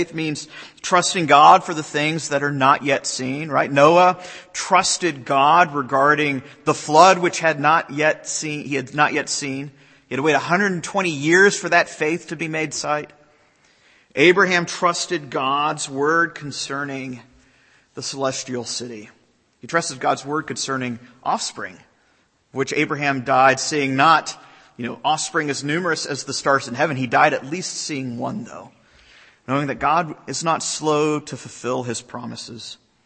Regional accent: Jacksonville, Florida, United States; You know, I grew up in Jacksonville. It's a naval port city in Florida.

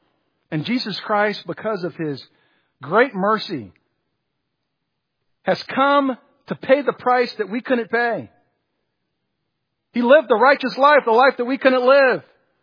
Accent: New York, United States; now in -; My dad's from the South. My mom's from Jamaica. I grew up in upstate New York.

